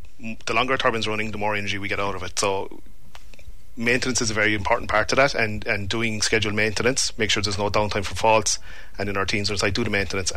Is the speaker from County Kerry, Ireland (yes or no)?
yes; Ballyseedy, County Kerry, Ireland; Like, I'm from Ballyseedy, only out the road.